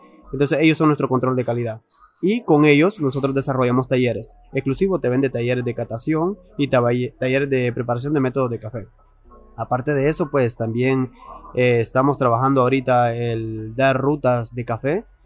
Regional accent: Nahuizalco, Sonsonate, El Salvador; Pues yo soy originario de Nahuizalco, crecí cortando café en las montañas en Nahuizalco.

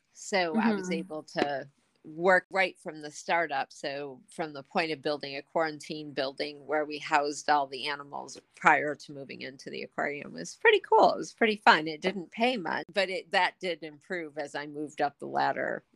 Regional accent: New York, United States; In an itty bitty teeny town where there's nothing in northern New York, right on the Canadian border.

